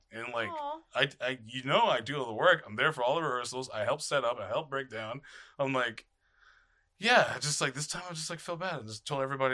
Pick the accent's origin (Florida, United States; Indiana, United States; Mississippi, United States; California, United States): California, United States; Chula Vista; we grew up in Chula Vista together.